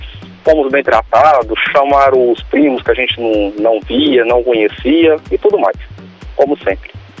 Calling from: Igarapava, São Paulo, Brazil; Eu sou de Igarapava, interior de São Paulo.

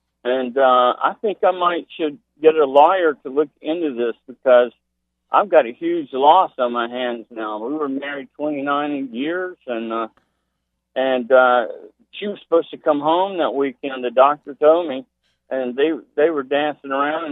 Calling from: Key West, Florida, United States; I'm calling from Key West.

